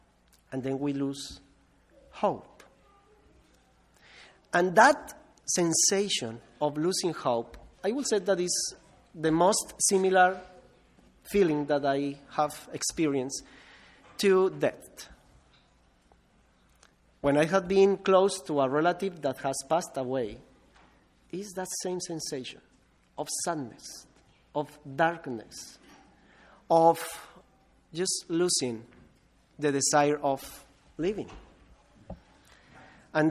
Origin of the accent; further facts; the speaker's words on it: Colombia; English is a second language; between the government and the Revolutionary Army of las FARC. So, by the way, as you have noted now, my mother language is not English.